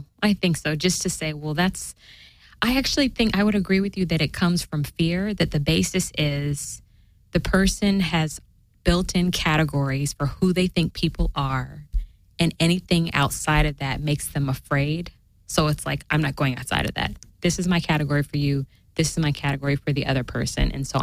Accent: Portland, Oregon, United States; And I say, well, I was raised in Portland, Oregon. And I was also born there.

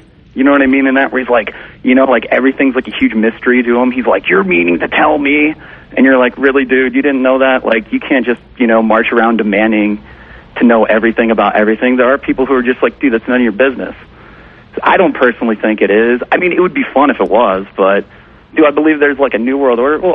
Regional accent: Iowa, United States; I have a college radio show, and I do like stand-up out here. I'm from Iowa.

